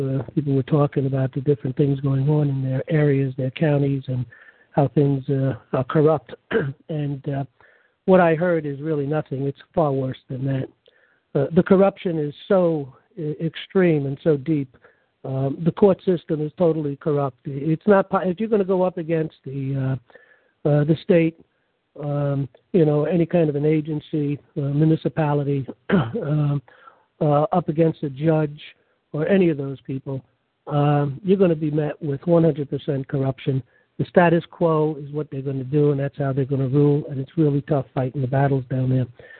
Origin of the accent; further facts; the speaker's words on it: New York, United States; I'm from New York, and this is New York Liberty Alliance